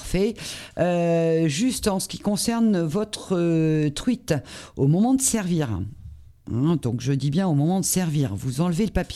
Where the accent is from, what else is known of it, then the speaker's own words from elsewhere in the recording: Hauts-de-France, France; moi ça va être un tiramisu spéculoos parce que je suis du Nord